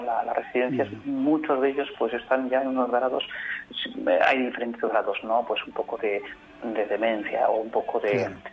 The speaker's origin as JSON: {"language": "Spanish", "town": "Bilbao", "region": "Basque Country", "country": "Spain", "said": "Empecé en Bilbao, yo soy tenor de Bilbao, ahora estoy aquí por circunstancias laborales trabajando en el liceo en este mes"}